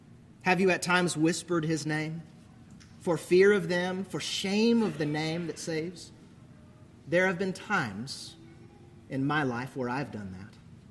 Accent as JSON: {"language": "English", "region": "Minnesota", "country": "United States", "tie": "born or raised there", "said": "Growing up in Minnesota, we had a whole bunch of immigrants from Somalia."}